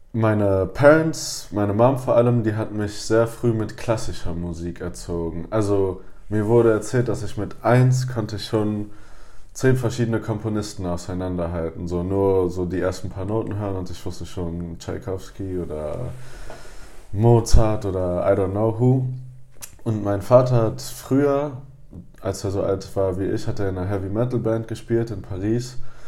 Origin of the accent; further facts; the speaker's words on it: Cologne, North Rhine-Westphalia, Germany; ich bin Kölner und ich bin auch hier in Köln aufgewachsen, aber meine Eltern sind beide aus Frankreich, also aus Paris und Montpellier. Und dementsprechend bin ich bilingual aufgewachsen, trilingual sogar, also mit Französisch